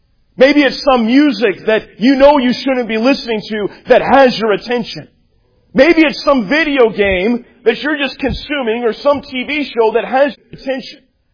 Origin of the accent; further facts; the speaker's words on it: Kansas, United States; born there; I'm a big Kansas City Royals fan. I was born in Kansas. My grandfather was a big Royals fan